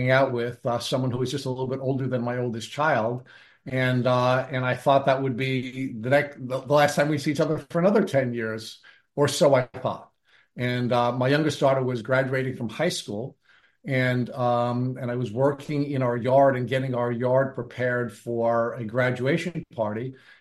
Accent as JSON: {"language": "English", "town": "Long Island", "region": "New York", "country": "United States", "tie": "born or raised there", "said": "And although I grew up on Long Island and I was familiar with Lyme disease"}